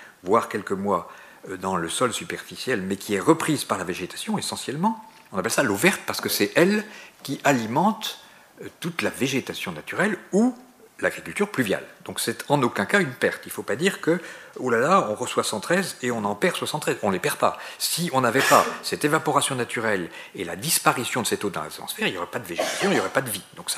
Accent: Marseille, Provence-Alpes-Côte d'Azur, France; born there; Moi, je suis né à Marseille, aux côtés de Marseille, dans une ferme. L'été, il n'y avait pas d'eau.

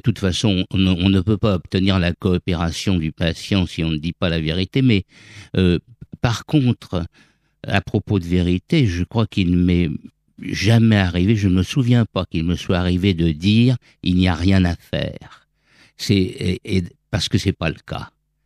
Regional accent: Paris, Île-de-France, France; born there; je suis né avenue Junot à Montmartre, dans le 18e arrondissement.

